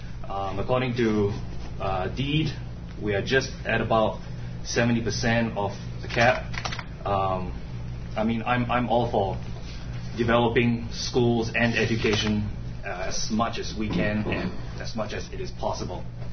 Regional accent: Singapore; when I was growing up in Singapore, I grew up in a single parent family

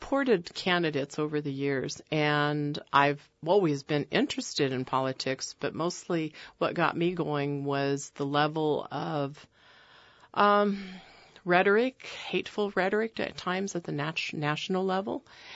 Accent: Palmer, Alaska, United States; born there; I was born in Palmer, went to school outside once I graduated from high school, came back with an MBA

